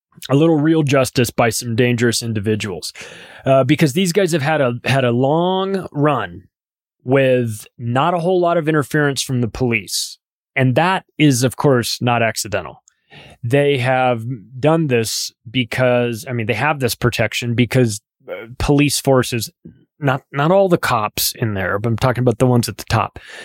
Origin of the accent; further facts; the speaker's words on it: California, United States; I grew up in Southern California.